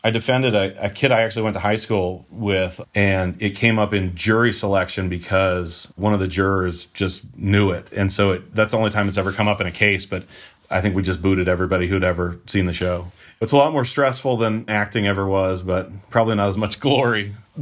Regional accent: Deshler, Nebraska, United States; I'm from Deschler, Nebraska.

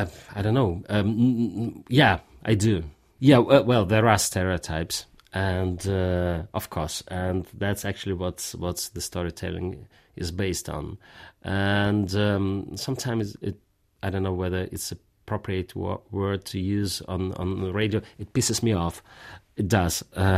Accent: Russia; accent: Russian; English is a second language; No, it is impossible to emphasize my Russian accent because it's already at its top.

